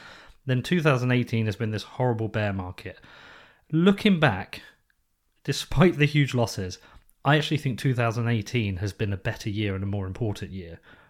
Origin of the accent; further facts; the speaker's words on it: Reading, South East England, United Kingdom; born there; because I was born in Reading.